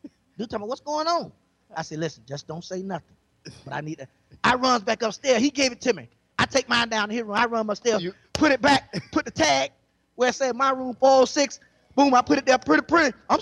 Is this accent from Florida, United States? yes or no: yes; Florida, United States; I was from South Florida. We woke up on our toes being slick.